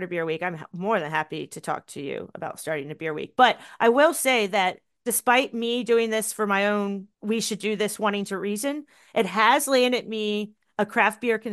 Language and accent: English; Virginia, United States; now in Charlotte, United States; So growing up in Virginia, where you have to have a distributor, it really creates a distributor and brewery relationship that is not like that here in Charlotte